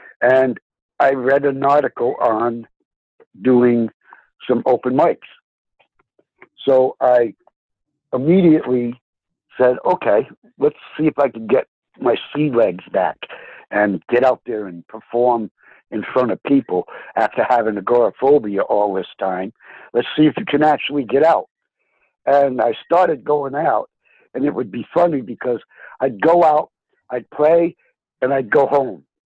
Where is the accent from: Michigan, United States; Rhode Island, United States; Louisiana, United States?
Rhode Island, United States; also born or lived in California; And then we moved back from California to New England, basically Rhode Island, where I grew up.